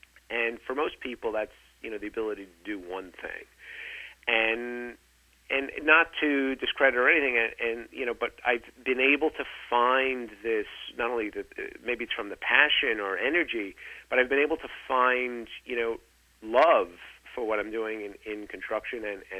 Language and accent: English; New York, United States; Maybe it's because I'm a New Yorker.